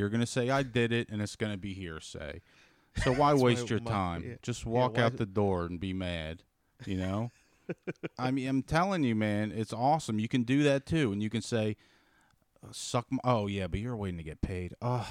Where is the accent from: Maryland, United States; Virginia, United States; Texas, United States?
Maryland, United States; It could just be that we're from Maryland and the Maryland white people love hot tubs.